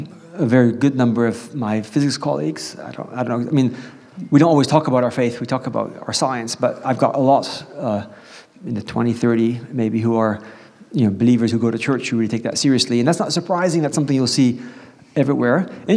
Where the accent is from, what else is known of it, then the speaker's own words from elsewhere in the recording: Gabon; In Gabon, Central Africa. So, you know, growing up in Gabon, Central Africa